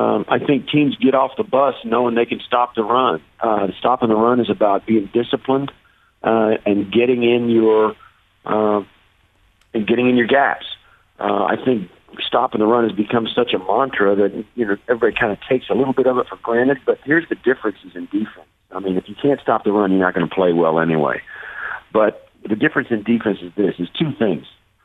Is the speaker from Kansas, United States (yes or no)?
yes; Kansas, United States; Well, you know, I was born in Smith Center, Kansas. My mom and dad, we were actually living in Glasgow, Kansas. And then from Glasgow, we moved down to Kiowa